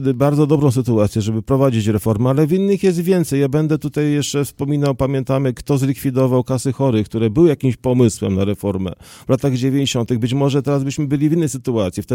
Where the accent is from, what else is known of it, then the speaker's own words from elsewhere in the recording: Kalisz, Greater Poland Voivodeship, Poland; w Kaliszu, który tutaj pan był łaskaw wymienić jako moje rodzinne miasto